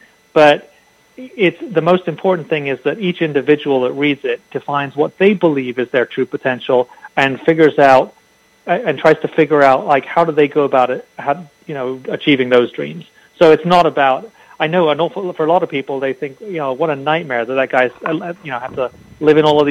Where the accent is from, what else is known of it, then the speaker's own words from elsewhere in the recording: England, United Kingdom; now in United States; Yeah, so I'm English originally. I became a U.S. citizen a little while ago.